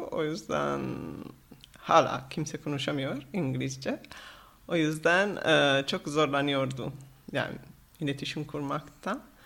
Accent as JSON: {"language": "Turkish", "town": "Bari", "region": "Apulia", "country": "Italy", "tie": "born or raised there", "also_born_or_lived": "Venezuela", "said": "doğdum ve çocukluğumu orada geçirdim. 7 yaşına kadar Venezuela'daydım. Ondan sonra anne baba İtalya özledi. O yüzden İtalya'ya döndük. Ve yani gençliğim orada geçti. Ben Güneliyim, Bariliyim. İtalya'ya geldik."}